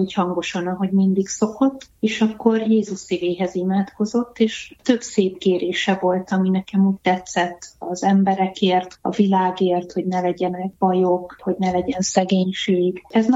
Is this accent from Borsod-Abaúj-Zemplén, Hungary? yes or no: no; Budapest, Hungary; én Budahegyvidéki gyülekezetben nőttem föl.